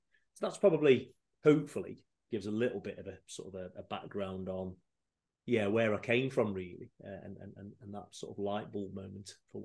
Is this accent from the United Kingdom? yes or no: yes; Newcastle-under-Lyme, West Midlands, United Kingdom; I'm originally from Stoke, Newcastle-under-Lyme, so is where before I moved to where I am now.